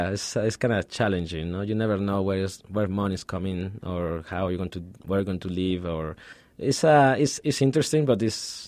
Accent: Mexico City, Mexico; English is a second language; also born or lived in Ciudad Juarez / Guadalajara / Chiapas; I grew up all over the place in Mexico. I'm from Mexico City, so I spent a lot of time in Mexico City.

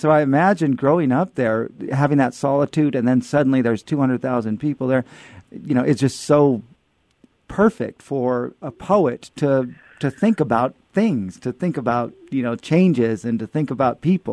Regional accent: California, United States; I'm from California

